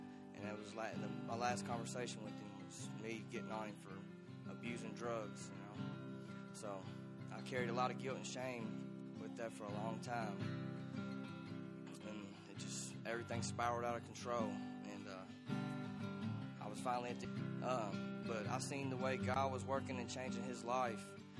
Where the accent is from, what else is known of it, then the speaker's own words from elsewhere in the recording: Bardstown, Kentucky, United States; I'm from Bardstown, Kentucky. I'm 26 years old.